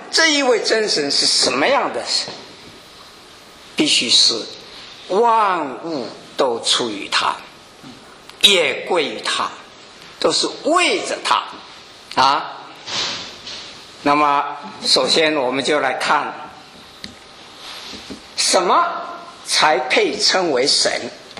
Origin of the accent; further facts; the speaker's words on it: Taiwan; 经常到海峡两岸啊，到大陆，也许啊比到我的故乡台湾的次数更多